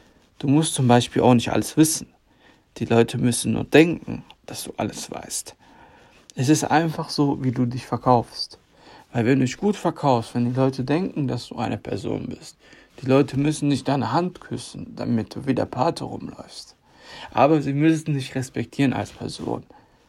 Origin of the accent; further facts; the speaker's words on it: Cologne, North Rhine-Westphalia, Germany; Ich komme aus Köln.